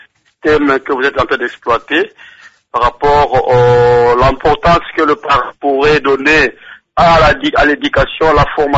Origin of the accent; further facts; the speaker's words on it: Matadi, Kongo Central, DR Congo; Et très souvent chez nous à Matadi, nous remarquons que pareil moment, nous souffrons beaucoup avec nos écoles privées.